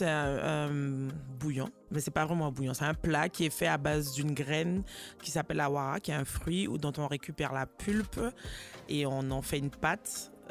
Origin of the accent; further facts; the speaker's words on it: French Guiana, France; nous, en tant que bon Guyanais, on a grandi avec